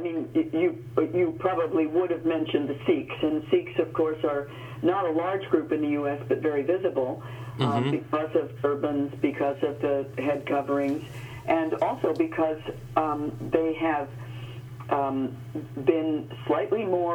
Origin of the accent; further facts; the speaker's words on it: Montana, United States; I come from Montana, and the Native people are still, after all these years, among the least understood American communities.